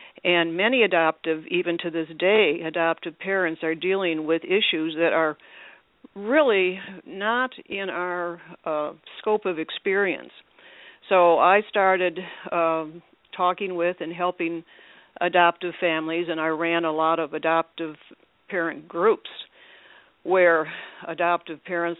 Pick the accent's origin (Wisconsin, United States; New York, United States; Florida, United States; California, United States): Wisconsin, United States; Milwaukee; Yes, that's right. I was born and raised in Milwaukee.